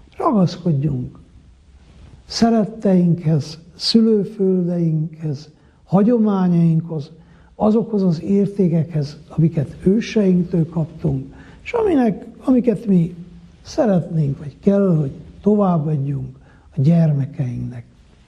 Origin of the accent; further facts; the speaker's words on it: Miercurea Ciuc, Harghita, Romania; nekem mondjuk Csíkszeredában, mert én itt nőttem fel